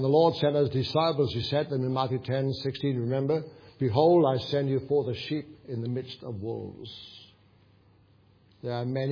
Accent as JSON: {"language": "English", "region": "Wales", "country": "United Kingdom", "tie": "born or raised there", "said": "And yet my hometown, which is not far from where the Welsh Revival took place"}